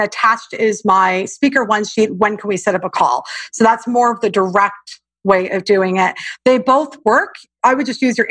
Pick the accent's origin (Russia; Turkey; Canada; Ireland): Canada; now in United States; I'm Canadian and it's a very different culture than the US. And I've been living in the US happily.